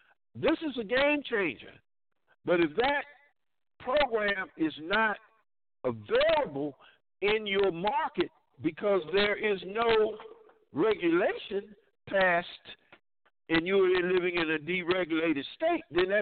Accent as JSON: {"language": "English", "town": "Dillon", "region": "South Carolina", "country": "United States", "tie": "born or raised there", "said": "me coming from a very small rural town in South Carolina, where I grew up near Myrtle Beach, South Carolina, from a small rural town of Dillon, South Carolina"}